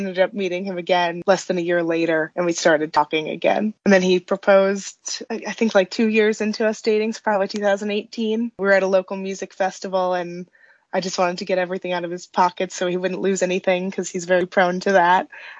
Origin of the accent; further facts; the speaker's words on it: Smallwood, New York, United States; When I was a kid, it was a really tight-knit community. There were always other kids on the street.